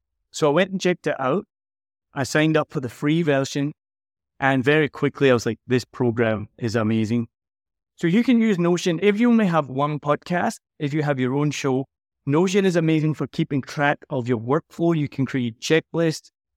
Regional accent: Scotland, United Kingdom; I'm Scottish. I don't like to spend money.

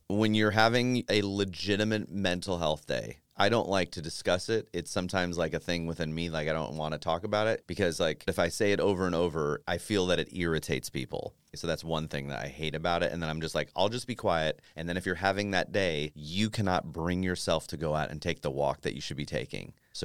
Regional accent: Alabama, United States; because that is inbred in me because I'm from Alabama.

